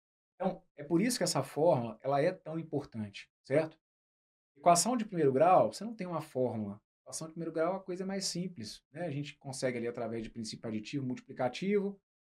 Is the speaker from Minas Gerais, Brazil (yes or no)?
yes; Juiz de Fora, Minas Gerais, Brazil; eu sou de Juiz de Fora, Minas, e próximo a Juiz de Fora tem uma cidade que se chama Barbacena